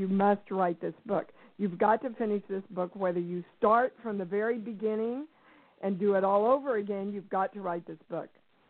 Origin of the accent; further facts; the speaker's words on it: Kansas, United States; I came from Kansas from a very poor background.